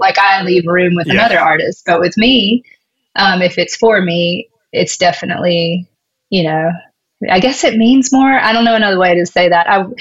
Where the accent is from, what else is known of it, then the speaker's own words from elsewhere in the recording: Albany, Georgia, United States; No, I'm actually like, I grew up in South Georgia, in Albany, Georgia.